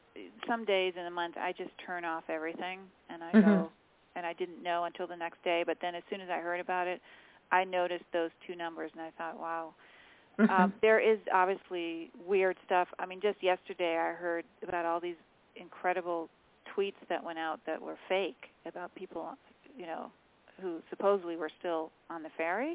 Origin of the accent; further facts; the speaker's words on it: Fairfax County, Virginia, United States; I'm from Fairfax County.